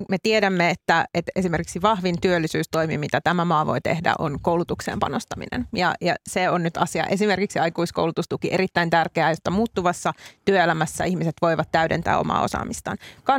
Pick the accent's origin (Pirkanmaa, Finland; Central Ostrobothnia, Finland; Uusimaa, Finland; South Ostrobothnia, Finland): Uusimaa, Finland; Espoo; Espoota, josta itse olen kotoisin.